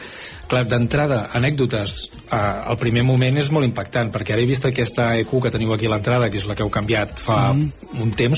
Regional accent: Terrassa, Catalonia, Spain; Jo sóc de Terrassa, vaig néixer el 1976, el Dia de la Dona, precisament, és el meu aniversari. O sigui que estem a punt de fer els 48.

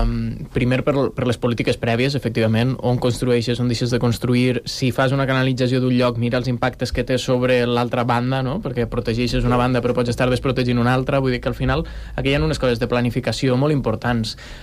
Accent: Alcoy, Valencian Community, Spain; Jo, com he dit, soc d'Alcoi, tinc tota la família allà, Alcoi no ha estat afectat, és més al sud, a més és zona de muntanya

